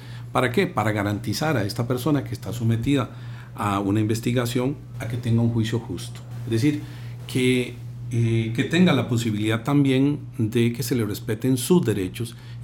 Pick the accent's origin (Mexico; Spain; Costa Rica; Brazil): Costa Rica; A nosotros como costarricenses también nos preocupa la Comisión de Hechos Delictivos y la situación país en que nos encontramos.